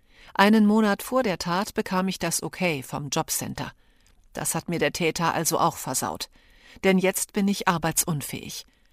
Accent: Eastern Anatolia, Turkey; Ich bin mit 7 Geschwistern in der Türkei aufgewachsen. Wir sind Kurden. Irgendwann wurde unser Dorf im Osten des Landes niedergebrannt, deshalb mussten wir in den Westen flüchten.

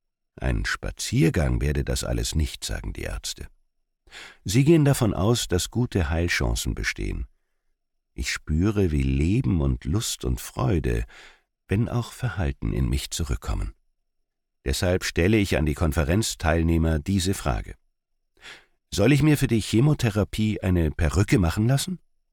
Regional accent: Königsbronn, Baden-Württemberg, Germany; born there; Morgen fahren wir nach Königsbronn, in meinen Geburtsort auf der Schwäbischen Alb, wo Barbara und ich das Haus meiner Eltern übernommen haben.

